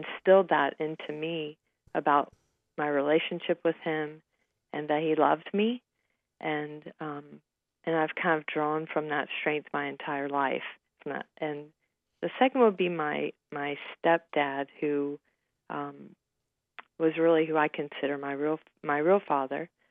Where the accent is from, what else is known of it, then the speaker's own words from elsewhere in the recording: Cincinnati, Ohio, United States; I grew up in Cincinnati, Ohio.